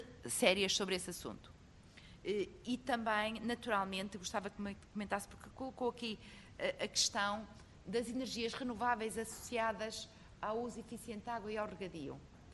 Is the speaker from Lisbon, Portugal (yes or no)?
no; Arcos de Valdevez, Viana do Castelo, Portugal; eu sou do distrito de Viana do Castelo, de Arcos de Valdevez, zona de abundante regadio e água de rega